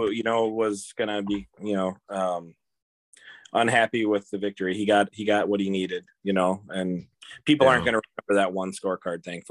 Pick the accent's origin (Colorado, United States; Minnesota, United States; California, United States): Minnesota, United States; as a Minnesotan, I feel obligated to point out all of those judges from Illinois.